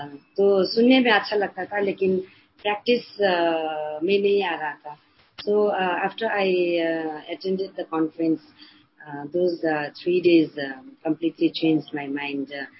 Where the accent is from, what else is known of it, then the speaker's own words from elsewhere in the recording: Nepal; Hindi is a second language; मैं नेपाल से हूँ, नेपाल में धरान में, धरान में एक टाउन है